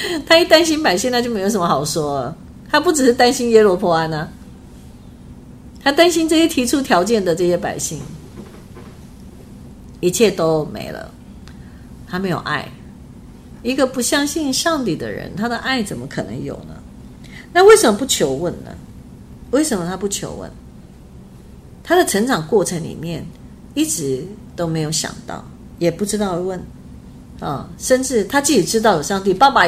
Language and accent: Chinese; Kaohsiung, Taiwan; 我小学六年级就搬到高雄的鼓山哈，然后那里呢，就是我们家后面就是有火车铁轨啊